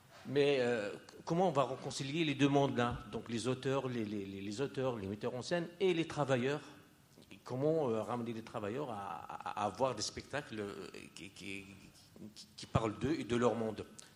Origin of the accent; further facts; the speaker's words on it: Grand Est, France; je suis lorrain et j'habite pas loin de Wallis-et-Schtroumpf